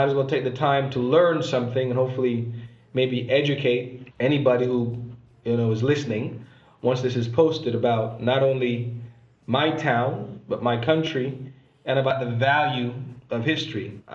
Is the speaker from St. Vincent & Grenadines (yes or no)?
yes; Barrouallie, St. Vincent & Grenadines; now in United States; today I'm in St. Vincent, in my hometown of Barrely, doing my Dare 360 soccer or football camps